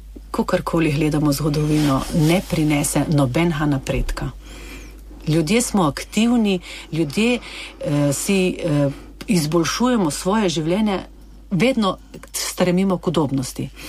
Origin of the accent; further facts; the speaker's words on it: Javornik, Gorizia, Slovenia; Odraščala sem še v Idrijski občini, ampak na južnem delu, na Javorniku.